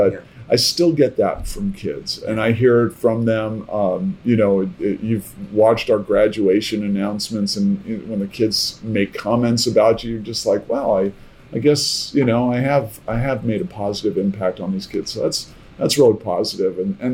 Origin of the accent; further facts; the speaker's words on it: San Francisco, California, United States; I grew up around the Scottish community and a little bit of the Irish community in San Francisco as a young kid, going to all these bagpipe concerts and marching in parades with my dad.